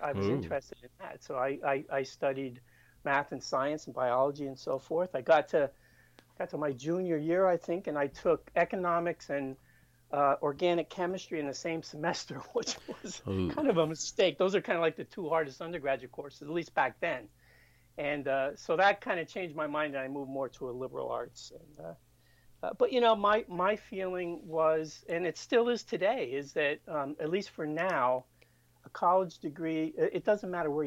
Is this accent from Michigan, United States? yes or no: no; Pennsylvania, United States; moved away as an adult; now in California, United States; parents moved back to Eastern Pennsylvania when I was like two or three or something like that. So I was raised in Pennsylvania, and I only came out here to California in the late 90s.